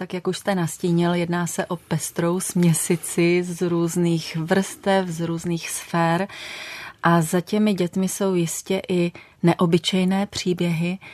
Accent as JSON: {"language": "Czech", "region": "Moravia", "country": "Czechia", "tie": "born there", "said": "ta obec leží v mém rodném kraji na moravskoslovenském pomezí"}